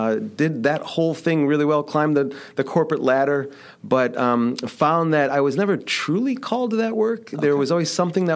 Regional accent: Chicago, Illinois, United States; I'm from Chicago, and that really goes hand in hand.

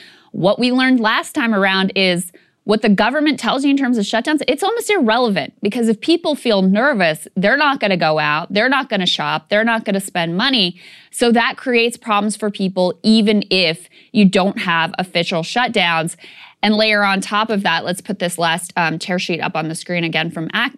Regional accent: Virginia, United States; a gubernatorial election in my home state of Virginia.

